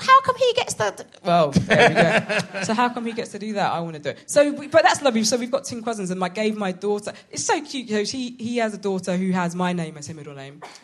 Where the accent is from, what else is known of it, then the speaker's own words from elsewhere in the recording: London, United Kingdom; I'm from London.